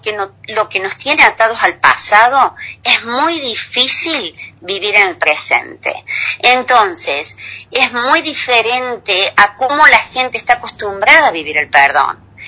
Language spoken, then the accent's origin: Spanish; Córdoba, Argentina; presentarlo en mi tierra natal, en Córdoba, y hacerlo primero en Jesús María, donde he vivido tantos años, donde nació mi hijo.